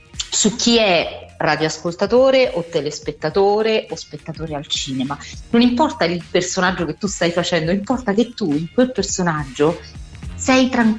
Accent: Rome, Lazio, Italy; Cioè sono romana, sto a Roma adesso, in questo momento, ora, ma per poche ore.

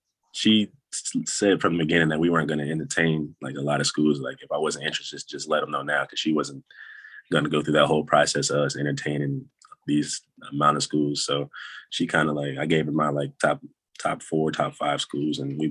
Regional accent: Indianapolis, Indiana, United States; because we're from Indianapolis area.

